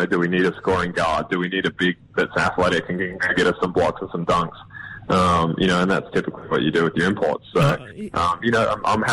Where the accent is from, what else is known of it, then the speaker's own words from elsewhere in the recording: Brisbane, Queensland, Australia; also born or lived in Alice Springs; after my brother was born, I was three. Dad took a job with Basketball Queensland, so we moved to Brisbane after that, and that's when I grew up in Brisbane.